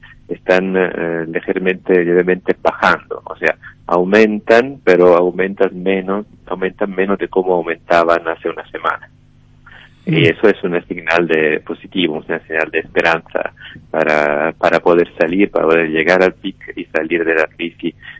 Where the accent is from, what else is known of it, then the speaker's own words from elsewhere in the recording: Lombardy, Italy; Spanish is a second language; Yo vengo de la región de Lombardía, que es la región más contagiada de toda Italia, probablemente de toda Europa.